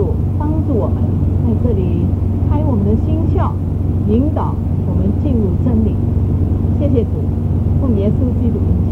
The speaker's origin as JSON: {"language": "Chinese", "country": "Hong Kong", "tie": "born or raised there", "also_born_or_lived": "Fuzhou, China", "moved": "yes", "lives_now": "United States", "said": "我是生在福建福州"}